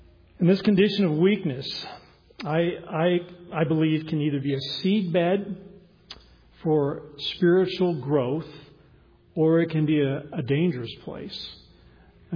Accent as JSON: {"language": "English", "region": "Arizona", "country": "United States", "tie": "born or raised there", "said": "But that'd be a little bit like trying to sell you oceanfront property in my home state of Arizona."}